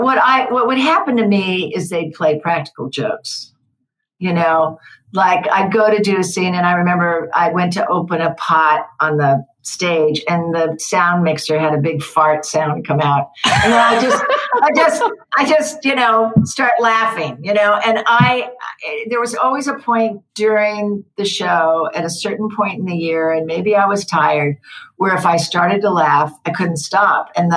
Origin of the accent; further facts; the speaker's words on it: Santa Clara, California, United States; I grew up in Santa Clara, California, and we would, you know, whenever we could, we'd go over to Santa Cruz to the beach